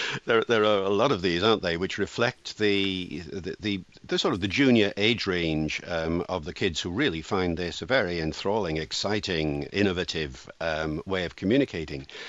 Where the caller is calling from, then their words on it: Wales, United Kingdom; That's, seeing as I'm speaking from Wales, I appreciate that.